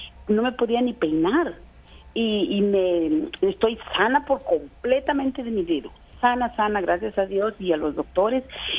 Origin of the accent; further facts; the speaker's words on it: Guatemala; moved away as an adult; now in California, United States; Yo soy de Guatemala y vivo aquí ya en California desde hace 23 años.